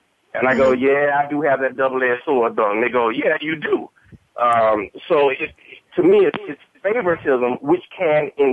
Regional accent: Jacksonville, Florida, United States; even here in my hometown, Jacksonville, and they go, you actually live here?

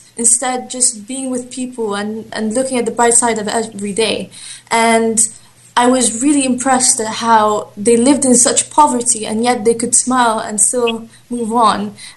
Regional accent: Qatar; also born or lived in Egypt; and I'm Qatarian Egyptian. I'm from the Qatarian royal family. Since I was about 4 years old, I've been doing a lot of charity work around many provinces in Egypt.

